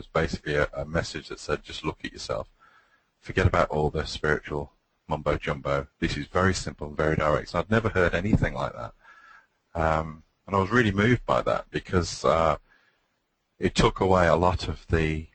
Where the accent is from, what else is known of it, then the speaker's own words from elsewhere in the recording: West Midlands, United Kingdom; I'm from Warwickshire, UK. I'm 49 years of age